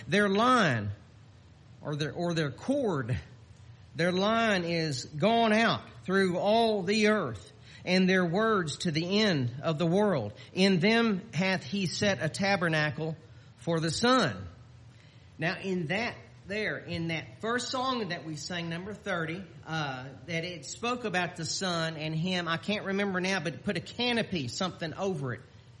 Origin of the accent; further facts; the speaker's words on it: Houston, Texas, United States; I was from Houston.